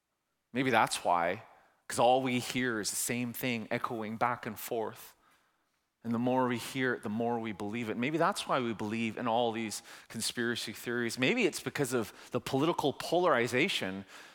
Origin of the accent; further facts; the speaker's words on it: Canada; I'm Korean, my wife is Chinese, we're Canadian